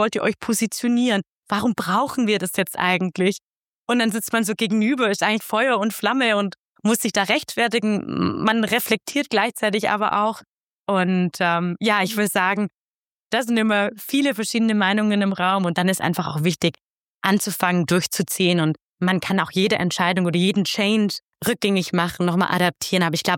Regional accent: Baden-Württemberg, Germany; Das habe ich auch ein bisschen als Schwäbin lernen müssen.

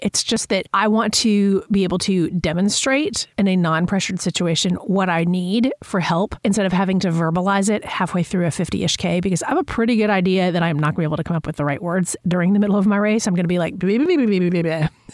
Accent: Atlanta, Georgia, United States; and now I'm from Atlanta, like city of Atlanta. So we're talking millions of people.

